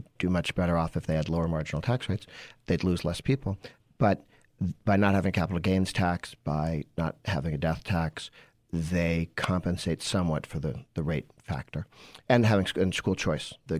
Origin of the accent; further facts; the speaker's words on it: Massachusetts, United States; I mean, I grew up in Massachusetts. I went to Harvard.